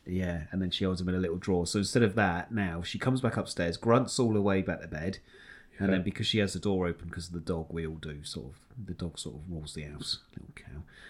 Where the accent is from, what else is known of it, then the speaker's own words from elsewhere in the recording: United Kingdom; Because we're British.